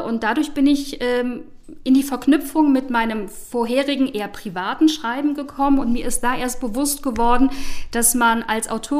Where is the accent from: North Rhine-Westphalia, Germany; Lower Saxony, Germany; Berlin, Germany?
North Rhine-Westphalia, Germany; Mönchengladbach; Genau, ich bin in Mönchengladbach aufgewachsen.